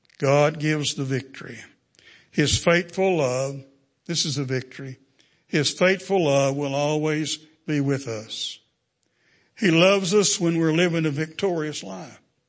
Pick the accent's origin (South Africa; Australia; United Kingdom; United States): United States; Texas; Back in my hometown, I was saved before service one night. And pastor took me back in the auditorium of the church and set me on a pew and led me to the Lord. And for many years, I used to go back when we'd go to Texas to visit.